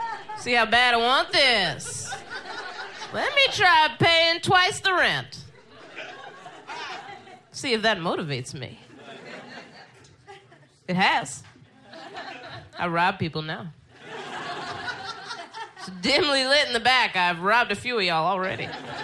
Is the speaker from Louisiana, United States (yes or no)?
no; Philadelphia, Pennsylvania, United States; now in New York, United States; But now I'm in New York. I've been in New York about 4 years. I'm originally from Philly.